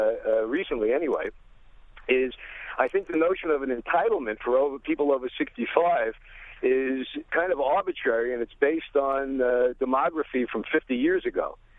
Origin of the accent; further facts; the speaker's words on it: Woodmere, New York, United States; I'm from Woodmere